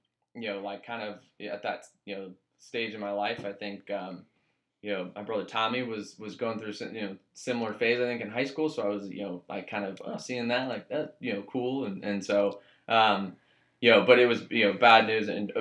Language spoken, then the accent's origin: English; Missouri, United States; I was from Missouri, didn't have much exposure to that kind of high finance